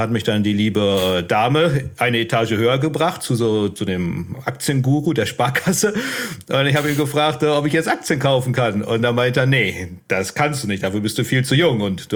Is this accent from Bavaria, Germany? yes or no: no; Unna, North Rhine-Westphalia, Germany; also born or lived in Dortmund; Und ich bin in Unna dann groß geworden, Unna Massen die Gegend.